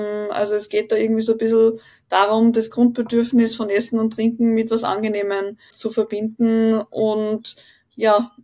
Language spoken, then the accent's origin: German; Leonding, Upper Austria, Austria; Ich komme aus Leonding in Österreich, nicht weit weg von der Donau.